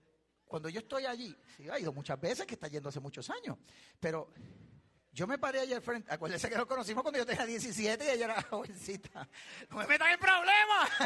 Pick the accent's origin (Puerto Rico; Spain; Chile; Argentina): Puerto Rico; Soy puertorriqueño.